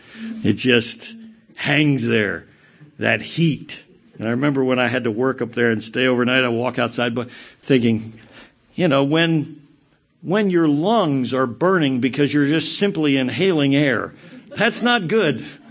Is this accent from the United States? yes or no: yes; United States; as a patriot, as an American, I guess I have my druthers